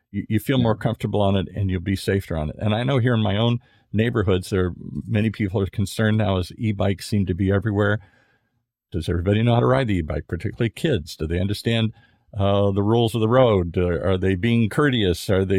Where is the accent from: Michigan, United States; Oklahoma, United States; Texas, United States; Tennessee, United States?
Michigan, United States; also born or lived in Minnesota; I grew up in the Midwest, in Michigan, Minnesota, places like that.